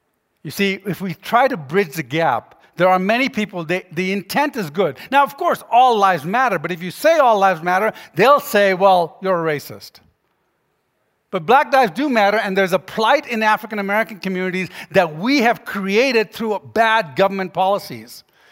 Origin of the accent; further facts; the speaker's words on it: Jamaica; also born or lived in Ghana / Ethiopia / India / Yemen; I was born in Ghana, but then I grew up in Jamaica, Ethiopia, India, Yemen, and Sudan.